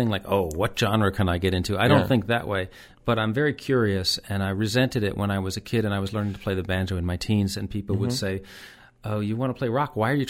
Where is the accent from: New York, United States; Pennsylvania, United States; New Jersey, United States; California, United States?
New York, United States; New York City; I'm from New York City, so it just never – it always bugged me.